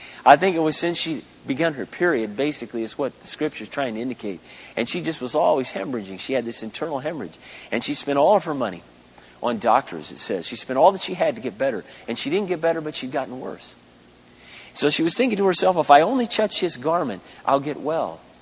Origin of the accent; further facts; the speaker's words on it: Minnesota, United States; I said, well, I'm from Minnesota, and it's the first time I got out here.